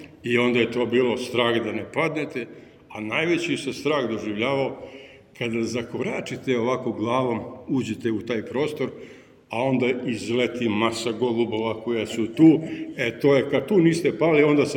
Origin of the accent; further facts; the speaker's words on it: Peć, Peć District, Kosovo; taj doživljaj zavičaja kod nas koji smo rasli, recimo u Peći, je upravo takav.